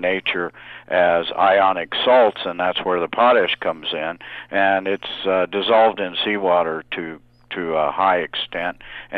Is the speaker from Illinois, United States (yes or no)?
no; New Mexico, United States; my home state of New Mexico